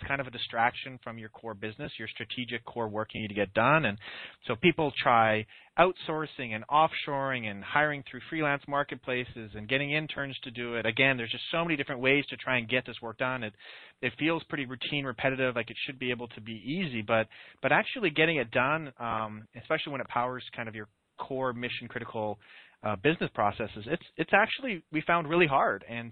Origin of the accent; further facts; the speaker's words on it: Canada; moved away; I am Canadian. I'm a proud Canadian. Yeah, I haven't lived there for 10 years probably